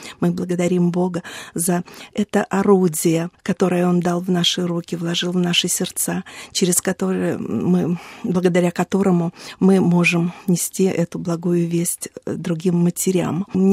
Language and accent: Russian; Russia; Я приехала из России, я живу в Калуге, я католичка из храма святого Франциска Ассизского.